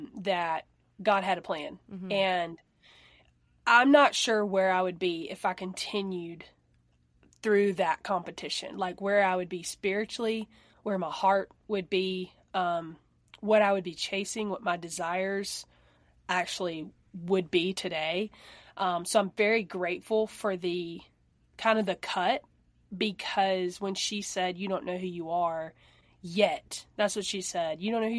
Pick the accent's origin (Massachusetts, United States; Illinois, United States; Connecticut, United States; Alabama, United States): Alabama, United States; now in Nashville, United States; I love country. That's my roots. I'm from Alabama.